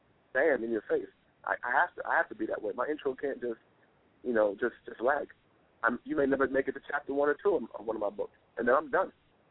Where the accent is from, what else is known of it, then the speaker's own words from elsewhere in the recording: Brooklyn, New York, United States; You know, I grew up in Brooklyn, so, you know, everything from the 10-cent payphone to beepers, you know, that's my era.